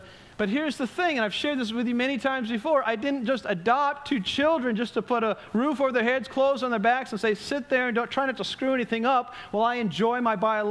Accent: New England, United States; I grew up in New England, which is highly Roman Catholicized.

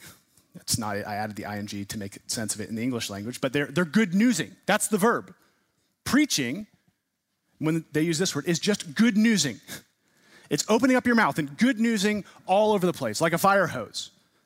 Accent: California, United States; I'm a Californian. Okay, I was born there. I'll admit it.

